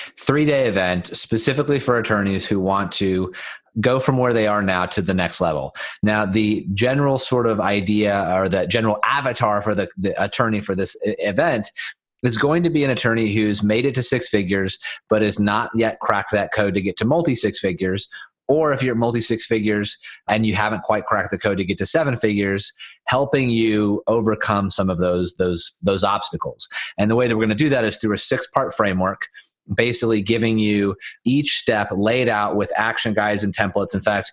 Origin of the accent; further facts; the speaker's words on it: Dallas, Texas, United States; It's conveniently located in the middle of the country, Dallas, Texas, my hometown.